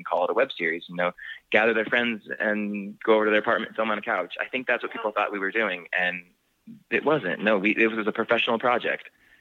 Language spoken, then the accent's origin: English; Minnesota, United States; Things that your average Joe in my hometown, Minnesota, wouldn't want to watch